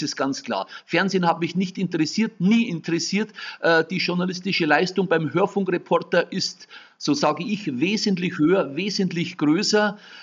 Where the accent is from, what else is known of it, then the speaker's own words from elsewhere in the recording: Bavaria, Germany; accent: Upper Bavarian; Aber ich habe meinen oberbayerischen Dialekt nie abgelegt.